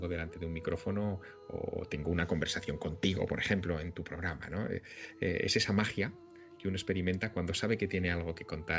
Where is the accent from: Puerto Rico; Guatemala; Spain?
Spain; Teruel, Aragon; Yo empecé a participar los sábados por la mañana en un programa infantil en mi ciudad natal, en Teruel